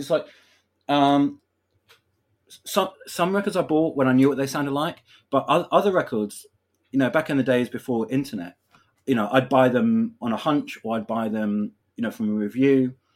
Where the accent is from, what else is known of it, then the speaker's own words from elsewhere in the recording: London, United Kingdom; being a Londoner